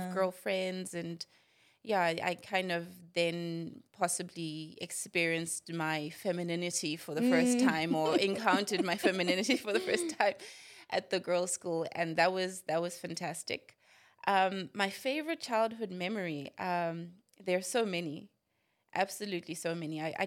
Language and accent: English; Johannesburg, Gauteng, South Africa; My father and mother moved to South Africa when I was very young. Mm. And we grew up in Johannesburg primarily.